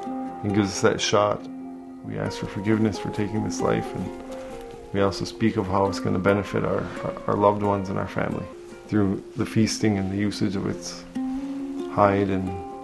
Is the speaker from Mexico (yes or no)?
no; Lac du Flambeau, Wisconsin, United States; I am a hunter from Lac du Flambeau.